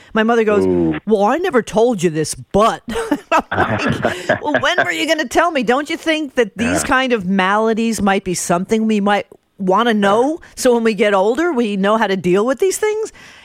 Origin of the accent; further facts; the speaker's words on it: Newark, New Jersey, United States; I came up in a union family growing up outside Newark, New Jersey. I mean, if you voted for a Republican, you were an outcast.